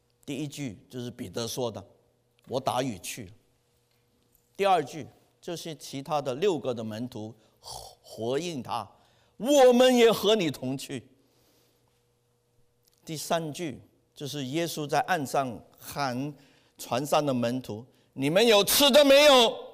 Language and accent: Chinese; China; 我们中国人是什么？吃早饭的啊